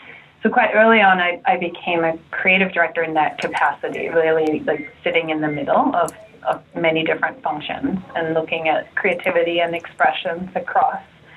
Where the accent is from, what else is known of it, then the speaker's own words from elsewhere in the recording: Copenhagen, Capital Region of Denmark, Denmark; I'm from Copenhagen, Denmark, and that's where I trained as a designer at the School of Media and Journalism.